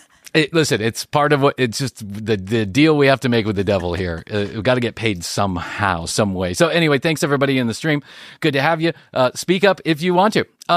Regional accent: East Cobb, Georgia, United States; And listen, I grew up in East Cobb.

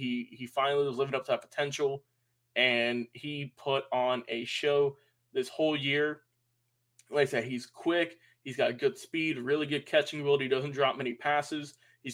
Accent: Atlanta, Georgia, United States; we're from Atlanta. We need our wide receiver here.

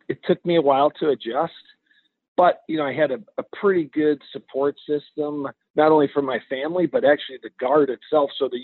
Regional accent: Wisconsin, United States; now in Michigan, United States; So it's kind of coming back home. I'm originally from Wisconsin, mm-hmm.

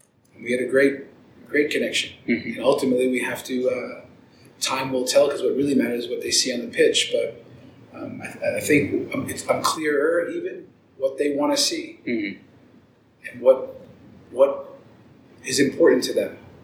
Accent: New York City, New York, United States; born there; But I was born in the Bronx.

